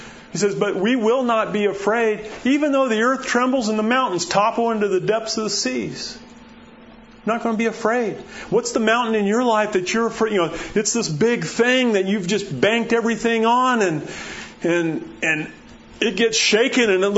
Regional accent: Florida, United States; I grew up in Florida. I know what hurricanes are.

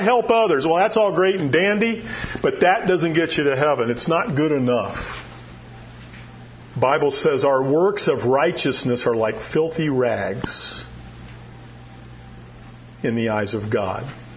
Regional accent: Florida, United States; You know, I appreciate dryness because I grew up in Florida.

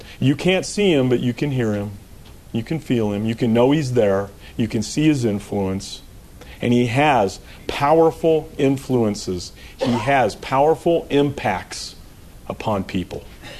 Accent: Florida, United States; I grew up in Florida, and Florida has hurricanes.

